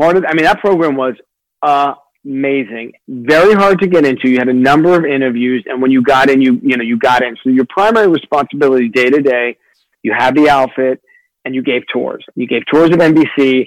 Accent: New York City, New York, United States; I was born in New York City. My parents are third generation New Yorkers. I was born in Queens. We lived in Jackson Heights roughly till I was around 9 years old. And then we moved into Manhattan.

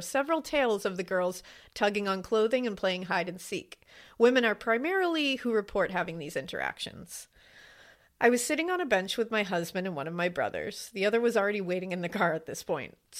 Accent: Florida, United States; I grew up in Florida and would visit the St. Augustine Lighthouse almost yearly as part of school field trips.

